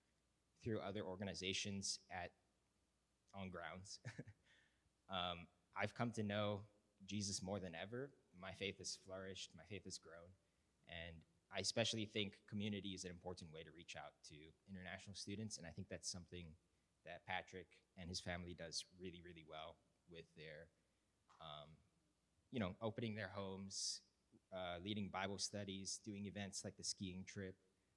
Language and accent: English; Malaysia; also born or lived in Japan; I was born in Tokyo, Japan, but since I turned six, I've been living in Malaysia, and right now I'm an undergrad at UVA, second year